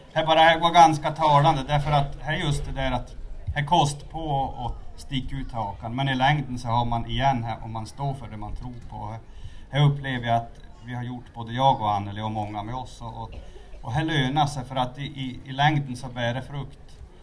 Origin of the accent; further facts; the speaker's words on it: Västerbotten County, Sweden; Och Södra Storfjäll är ett centralt fjäll i Vapsten där vi kommer från.